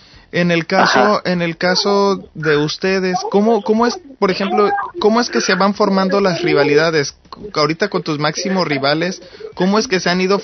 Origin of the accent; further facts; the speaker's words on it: Mexico; a mí me gusta mucho la lucha libre mexicana, no solamente porque soy mexicano